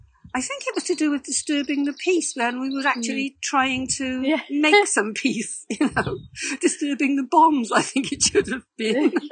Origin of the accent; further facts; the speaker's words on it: Wales, United Kingdom; despite being Welsh, I don't have a good singing voice.